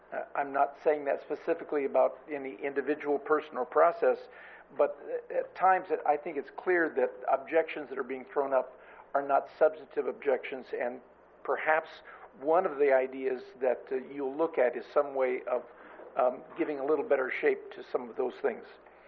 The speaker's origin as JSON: {"language": "English", "town": "Nipomo", "region": "California", "country": "United States", "said": "Good morning again. … I'm from Napomo still."}